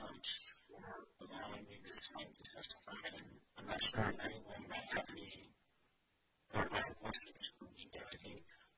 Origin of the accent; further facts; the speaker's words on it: Juneau, Alaska, United States; And I was born and raised here in Juneau. I went through the Juneau School District.